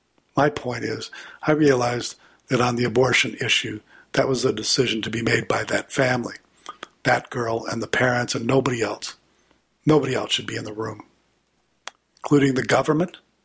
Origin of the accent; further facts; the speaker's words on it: the South, United States; I grew up in the Jim Crow South, very segregated, racist society. It was almost in my DNA.